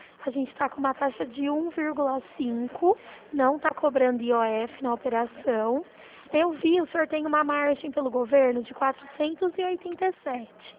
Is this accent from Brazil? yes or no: yes; Araras, São Paulo, Brazil; eu sou de Araras.